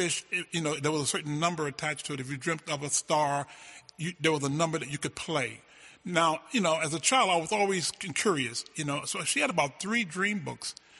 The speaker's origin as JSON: {"language": "English", "town": "Harlem", "region": "New York", "country": "United States", "tie": "born or raised there", "said": "When I was a child in Harlem, numbers were illegal."}